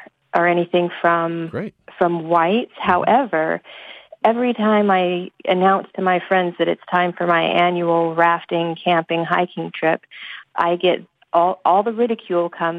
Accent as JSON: {"language": "English", "town": "Denver", "region": "Colorado", "country": "United States", "tie": "born or raised there", "lives_now": "Virginia, United States", "said": "I'm 42. I'm half black. I'm half white. I grew up in Denver, and my mom always took me camping"}